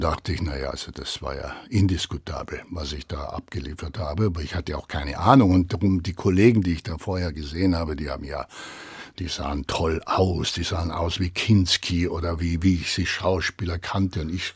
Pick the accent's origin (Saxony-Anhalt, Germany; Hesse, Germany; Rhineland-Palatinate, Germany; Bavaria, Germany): Bavaria, Germany; Rosenheim; Die haben gesagt, wo kommen Sie denn her? Dann habe ich gesagt, Rosenheim, dann wurde gelacht.